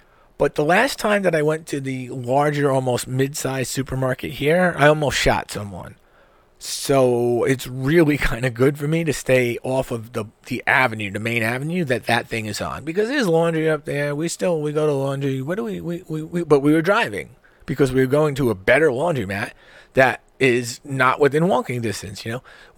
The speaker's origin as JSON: {"language": "English", "town": "New York City", "region": "New York", "country": "United States", "tie": "born or raised there", "said": "So I grew up in New York City. My father didn't drive, and my mom drove"}